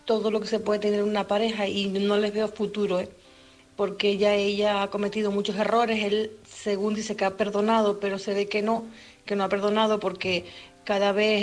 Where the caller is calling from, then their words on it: Canary Islands, Spain; de Tenerife.